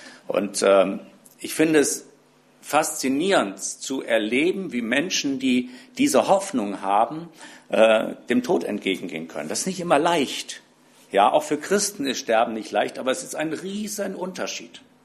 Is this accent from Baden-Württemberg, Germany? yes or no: no; Rhineland-Palatinate, Germany; Die gibt es bei uns im Westerwald nicht, ich weiß nicht, ob es das in Bonn gibt.